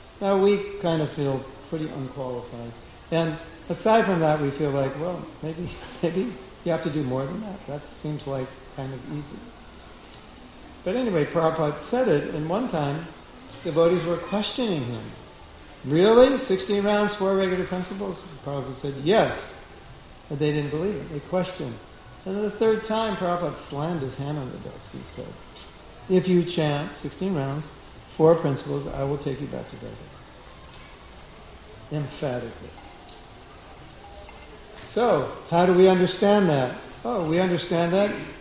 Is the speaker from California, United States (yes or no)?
yes; California, United States; And I grew up near Beverly Hills, and so I had friends there, and I knew what it was like.